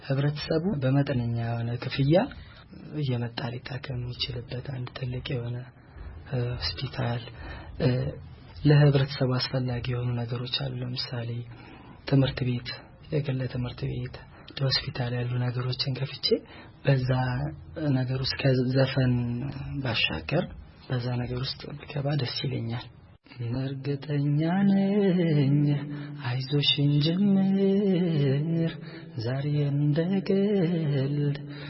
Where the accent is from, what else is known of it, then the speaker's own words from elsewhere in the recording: Shashamane, Oromia, Ethiopia; also born or lived in Tikur Arma; ያደኩት ሻሸመኔ ነው። ግን የተወለድኩት ደግሞ በሻሸመኔና በአሳ ማከለ ላይ ትንሽ ከተማ አለች ጥቁር አርማ ተባለ እዛ ከተማ ነው የተወለድኩት። ያው ያደኩት ሻሸመኔ ስለሆነ ቢሰዎችም ያሉ ሻሸመኔ ስለሆነ ሻሸመኔ ሊነኝ ነው የሚባለው።